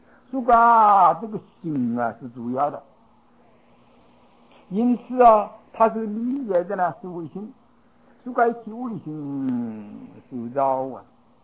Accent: China; 这是我们中国人一般的想法呀。

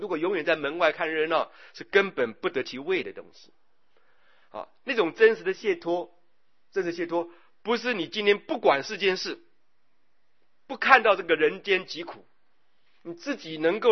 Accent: Taiwan

